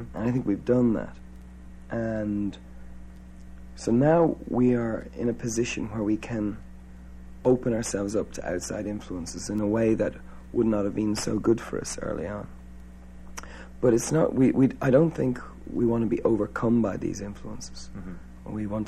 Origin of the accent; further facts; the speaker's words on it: Ireland; Well, that line, to me as an Irishman, faith is the key to open the doors and the borders